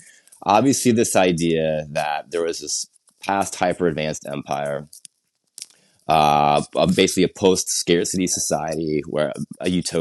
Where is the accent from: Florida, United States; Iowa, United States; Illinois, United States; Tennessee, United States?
Iowa, United States; As I grew up in Iowa. I went to the Iowa State Fair